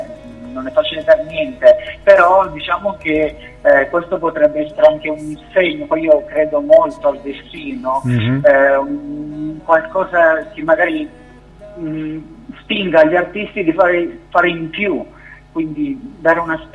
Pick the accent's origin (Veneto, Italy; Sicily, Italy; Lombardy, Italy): Sicily, Italy; ero con il mio pianoforte digitale nella mia terra in Sicilia